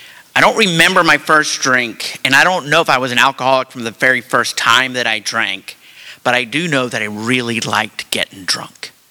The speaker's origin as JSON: {"language": "English", "town": "Atlanta", "region": "Georgia", "country": "United States", "said": "I am from Atlanta. I'm in town for business at the convention center for 5 days."}